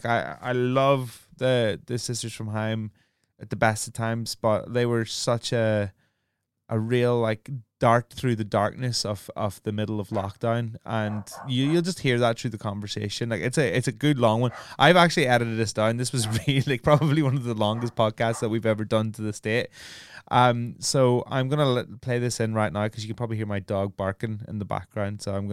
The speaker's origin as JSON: {"language": "English", "country": "Ireland", "said": "I'm like Irish, or like we have like 9-10 cups of tea a day."}